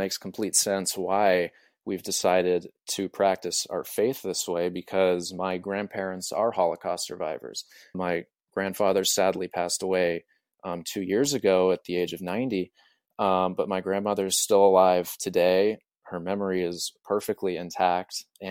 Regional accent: Claremont, California, United States; Yeah, so as you said, born and raised in Claremont, even when I was at Occidental College, and I've always loved this community.

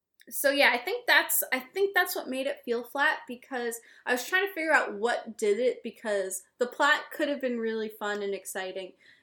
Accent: Long Island, New York, United States; Now, keep in mind, we're both from Long Island

